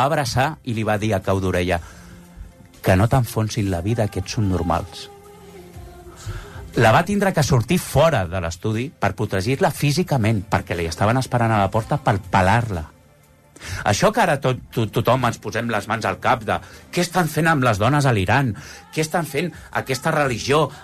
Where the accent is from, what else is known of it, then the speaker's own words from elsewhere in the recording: Sant Feliu, Catalonia, Spain; Perdoneu, perquè com que sóc de Sant Feliu, com es pronuncia...